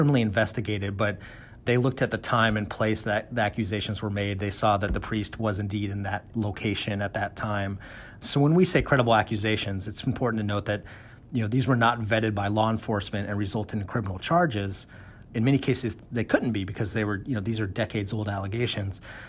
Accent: Alaska, United States; I'm an Alaskan. I'm from Southeast Alaska. I grew up in a small community

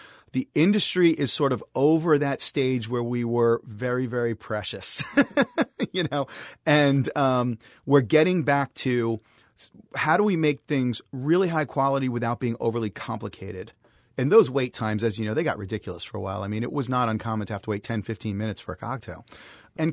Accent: New York, United States; I went to school in North Carolina, but I'm from New York, and I have a degree in mechanical engineering, believe it or not.

